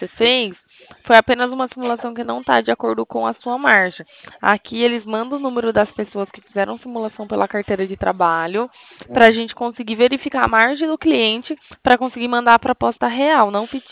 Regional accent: Itatiba, São Paulo, Brazil; eu sou de Itatiba, São Paulo.

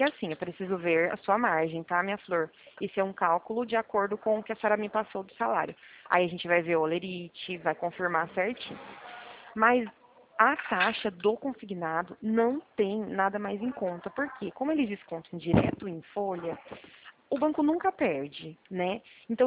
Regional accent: Presidente Bernardes, São Paulo, Brazil; Eu trabalho em Prudente, né? Mas eu moro em Bernardes. Desde pequenininha.

